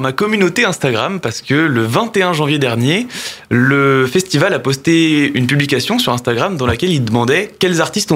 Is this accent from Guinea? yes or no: no; Paris, Île-de-France, France; now in Bernay, France; Donc, je viens de Paris et je me suis installé à Bernay pour vivre de mon art aussi.